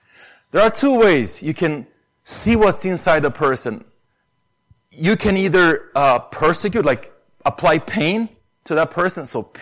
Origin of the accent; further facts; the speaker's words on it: Romania; accent: Romanian; English is a second language; So nobody, like even the accent, I mean, you never would doubt that I'm a Romanian, right? By my accent.